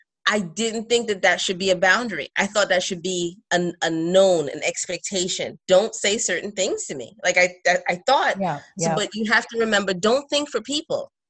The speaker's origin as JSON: {"language": "English", "town": "Brooklyn", "region": "New York", "country": "United States", "tie": "born or raised there", "said": "although I'm Trinidadian, I grew up in Brooklyn."}